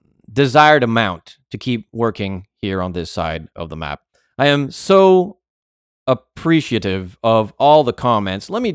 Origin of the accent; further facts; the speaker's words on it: Canada; Man, it's hard to get that blood out of my soul. Born and raised in Canada, and so here I am.